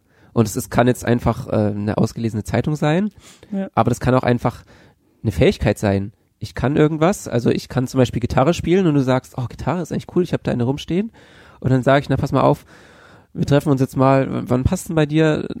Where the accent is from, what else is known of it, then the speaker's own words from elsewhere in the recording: Bavaria, Germany; ich bin in Bayern aufgewachsen.